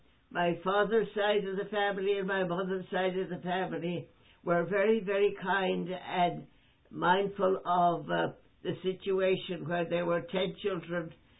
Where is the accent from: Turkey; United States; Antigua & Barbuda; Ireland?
Ireland; Rattany; born there; But where I was born in Rattany was like off the beaten track.